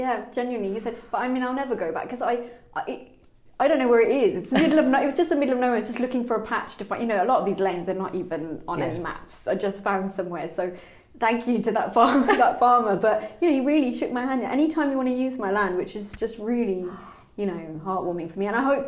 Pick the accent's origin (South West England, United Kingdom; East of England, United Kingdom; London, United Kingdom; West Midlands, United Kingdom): West Midlands, United Kingdom; Birmingham; Also, remember, I grew up in Birmingham. It's so light polluted.